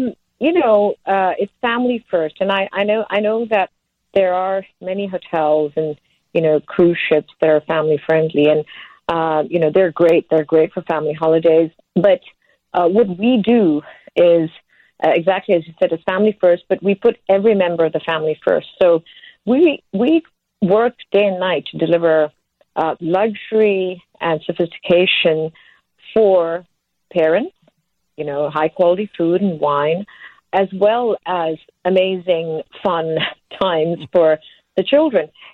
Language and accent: English; Singapore; now in Portugal; My husband is Swiss. I'm originally Singaporean. And, you know, we call Portugal home now.